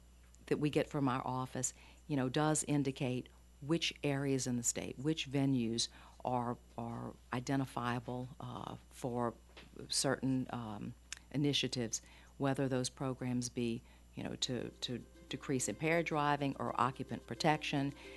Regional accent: Louisiana, United States; Well, I'm originally from Iberville, which is, you

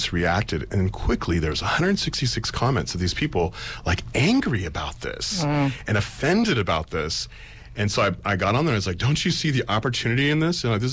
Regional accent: California, United States; I'm from the Bay Area, so I'm used to a multicultural, multiracial surroundings. And so when I moved up north

